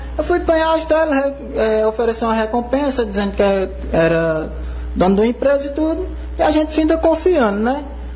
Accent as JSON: {"language": "Portuguese", "town": "Trindade", "region": "Pernambuco", "country": "Brazil", "said": "eu sou do Trindade."}